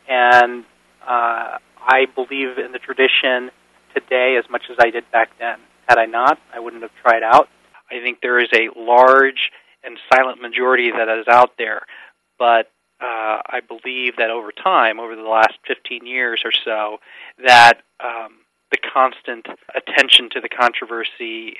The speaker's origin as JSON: {"language": "English", "town": "Champaign", "region": "Illinois", "country": "United States", "tie": "born or raised there"}